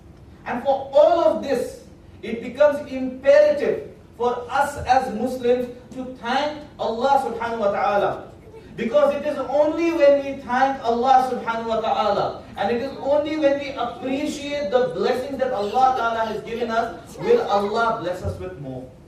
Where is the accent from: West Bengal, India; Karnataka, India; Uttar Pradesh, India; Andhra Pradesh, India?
West Bengal, India; Kolkata; Now, I come from Kolkata, Bangalore must be much advanced.